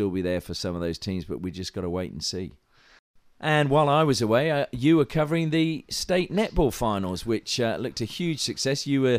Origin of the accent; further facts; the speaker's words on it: United Kingdom; I mean, I know I grew up in Great Britain